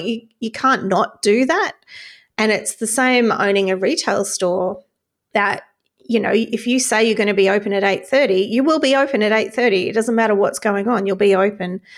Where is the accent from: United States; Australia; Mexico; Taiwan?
Australia; growing up in Australia, and there's probably a few other countries where the tall poppy syndrome exists, certainly not the US. But growing up in Australia, Australia's a very, I guess, equal society, and there's a real sense of fairness in Australia.